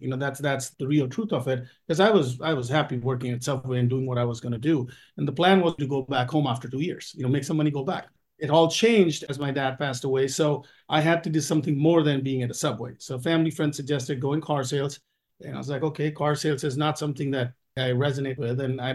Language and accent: English; India; moved away as an adult; I'm originally from India. Came here when I was 24 years old and I've been here now 24 years.